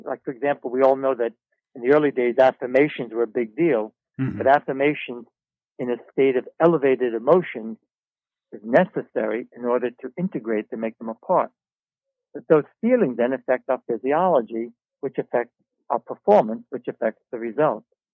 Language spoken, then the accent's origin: English; Brooklyn, New York, United States; So guys are taught, at least I was, I grew up in Brooklyn, New York.